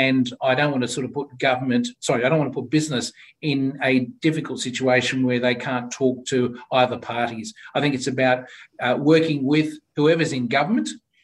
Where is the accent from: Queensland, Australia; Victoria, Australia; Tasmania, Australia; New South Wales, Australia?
New South Wales, Australia; Sydney; that was part, of course, of growing up in Sydney at the time, as our parents did.